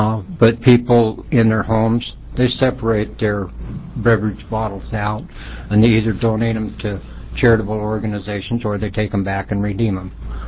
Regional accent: Mill City, Oregon, United States; I'm from Mill City, Oregon

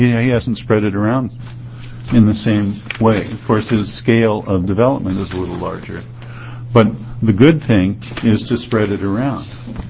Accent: Portland, United States; I'm a carpenter from Portland.

